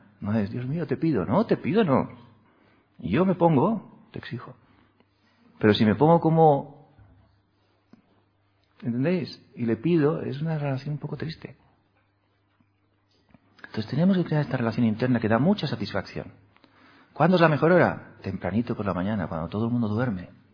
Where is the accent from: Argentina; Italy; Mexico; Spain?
Spain; Seville, Andalusia; now in Madrid, Spain; Yo vine de Sevilla, hace 4 años a Madrid.